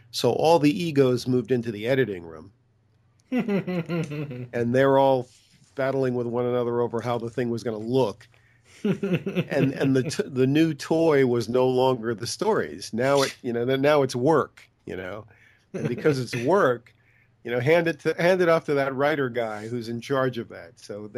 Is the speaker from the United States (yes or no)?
yes; Boston, Massachusetts, United States; As I said, I'm originally from Boston, so I'm a kid in Boston. I'm reading the comic book, picking it up every month at the kiosk, in the subway.